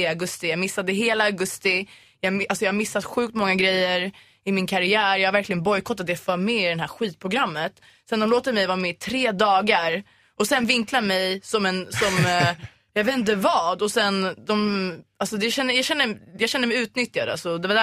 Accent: Sweden; Men jag är ju ändå svensk

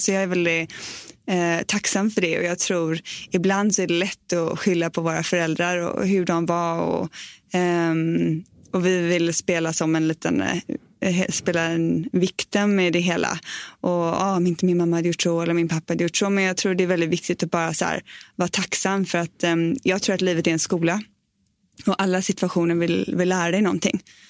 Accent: Gothenburg, Västra Götaland County, Sweden; now in Stockholm, Sweden; jag har varit den senaste tiden i Stockholm. Men jag är född i Göteborg.

